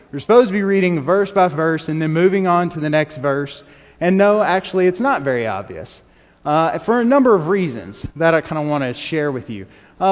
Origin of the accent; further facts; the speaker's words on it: Bowling Green, United States; I'm from Bowling Green. I was here for a very long time. My entire life, and then I moved away for the past 2 years and lived in Atlanta.